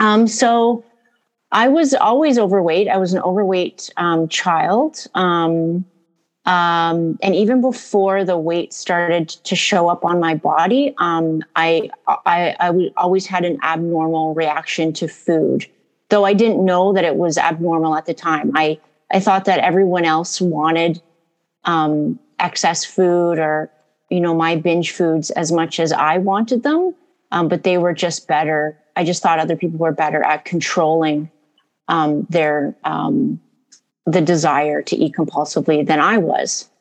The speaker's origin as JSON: {"language": "English", "town": "Barrie", "region": "Ontario", "country": "Canada", "said": "I'm from Barrie, Ontario, Canada."}